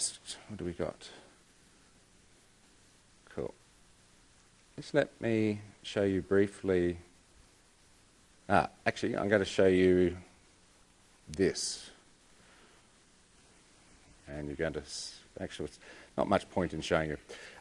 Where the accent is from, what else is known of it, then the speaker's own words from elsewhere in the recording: Australia; Yeah, I'm from Australia